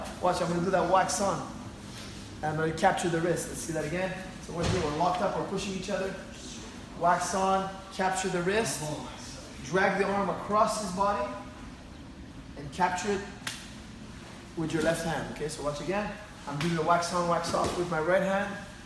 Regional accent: Montreal, Quebec, Canada; My parents are from Lebanon. I'm born and raised in Montreal.

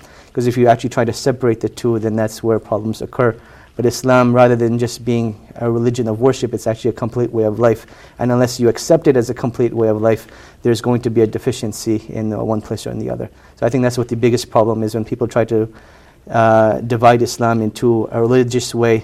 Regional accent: Montreal, Quebec, Canada; also born or lived in New York / Pakistan; I was born in 1981 in Montreal, Quebec. And I spent the vast majority of my youth in Montreal, with the exception of about 2.5 years, which were between New York and Pakistan. And the rest of my youth was spent in Montreal

